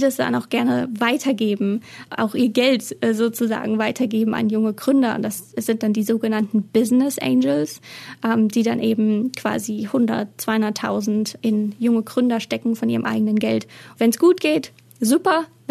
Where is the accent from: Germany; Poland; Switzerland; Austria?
Germany; now in abroad; da bin ich als Deutsche, vor allem wenn man zum Beispiel eine Wohnung mietet, hat man hier schon einen Vorteil, wenn man sagt, man ist aus Deutschland